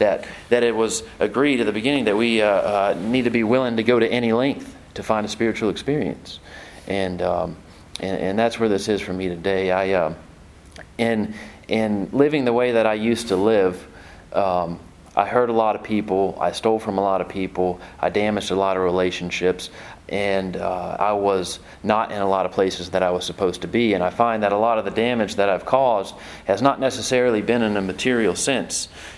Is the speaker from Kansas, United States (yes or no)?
no; Hickory, North Carolina, United States; now in Sumter, United States; and I live in Sumter, South Carolina now. It's about 2 hours down the road. I'm actually from Hickory, so I'm sure that you all probably know where that is.